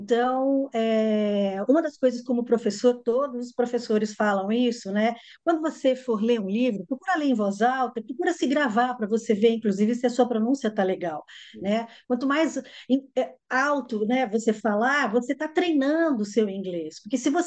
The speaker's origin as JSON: {"language": "Portuguese", "region": "Rio de Janeiro", "country": "Brazil", "tie": "born or raised there", "said": "eu sou formada pelo IBEL, Instituto Brasil Estados Unidos, no Rio de Janeiro, que foi onde eu cresci, e eu fiz todo o curso lá, e lá era o inglês americano."}